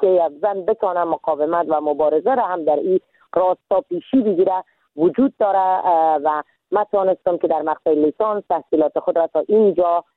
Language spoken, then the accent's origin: Persian; Iran; moved away as an adult; now in Afghanistan; من در سال 1364 در کشور ایران به دنیا آمدم